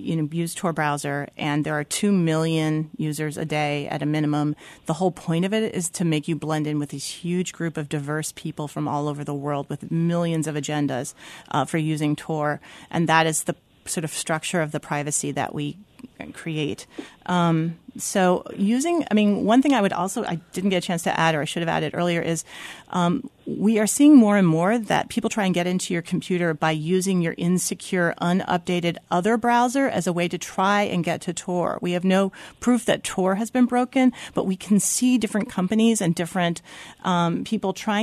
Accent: Philadelphia, Pennsylvania, United States; And as a Philadelphian, you know, when you post your children's photos to Facebook

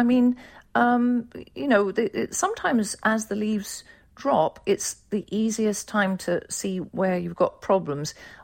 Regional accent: England, United Kingdom; I'm English.

